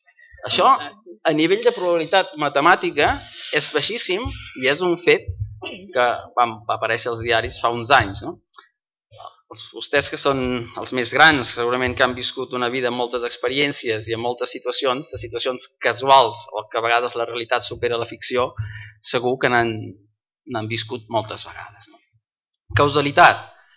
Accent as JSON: {"language": "Catalan", "town": "Santa Coloma de Farners", "region": "Catalonia", "country": "Spain", "tie": "born or raised there", "lives_now": "Arenys de Munt, Spain", "said": "jo sóc fill de Santa Coloma de Farners. I els meus pares són de Santa Coloma de Farners, molt vellets, encara estan allà, i els meus fills són d'Arenys de Munt i jo sóc, doncs mira, una mica de cada lloc, no?"}